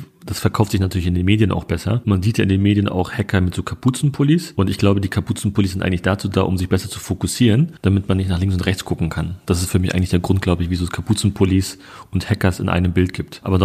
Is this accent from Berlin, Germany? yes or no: yes; Berlin, Germany; also ich bin in Neukölln groß geworden, muss man wissen, in Rixdorf und Rixdorf ist sehr grün, ja, ist das Dahlem von Neukölln